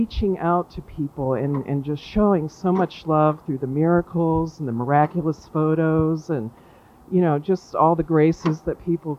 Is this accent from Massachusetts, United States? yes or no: yes; Reading, Massachusetts, United States; I'm from Reading, Massachusetts.